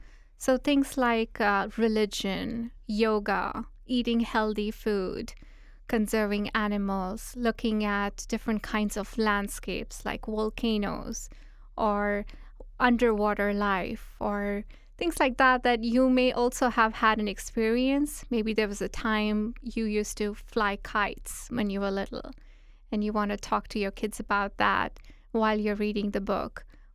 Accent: India; because I'm also from India?

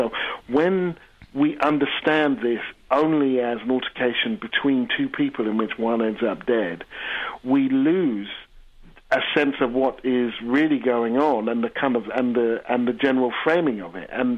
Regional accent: England, United Kingdom; accent: English; I grew up in England, you probably guessed by the accent, and I studied French. So I lived in Paris for 6 months.

